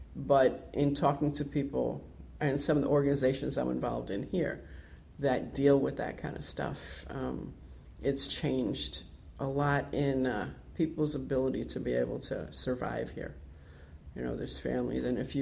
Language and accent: English; Manhattan, New York, United States; where I consider my hometown to be East Harlem and Manhattan.